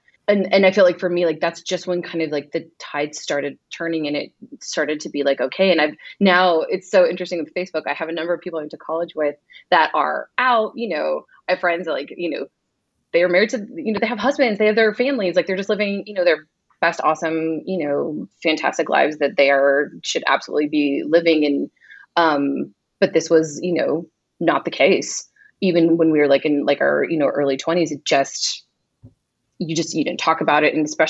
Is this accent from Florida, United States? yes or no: no; Seattle, Washington, United States; But then I'm growing up in Seattle, which is like a pretty liberal, more secular, you know, kind of part of the country.